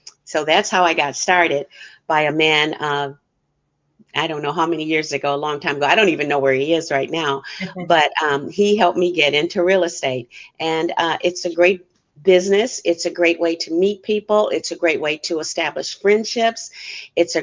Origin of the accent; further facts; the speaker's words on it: Michigan, United States; now in California, United States; I got started in the real estate industry way back when I was in Michigan. I grew up in the Michigan area